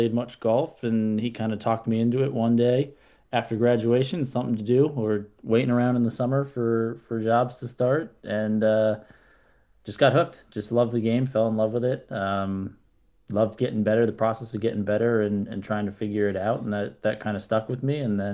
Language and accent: English; New York, United States; I grew up kind of outside New York City, just a little bit north, so northeast guy through and through.